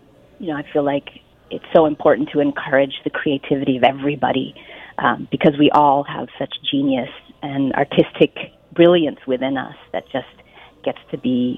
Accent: Iowa, United States; I grew up in Iowa as part of this Indian, small, tight-knit Indian community.

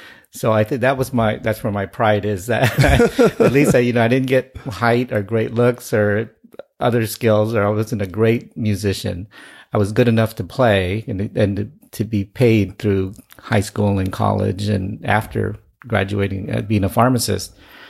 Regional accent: Lodi, California, United States; I grew up very poor in Lodi, and oldest of five

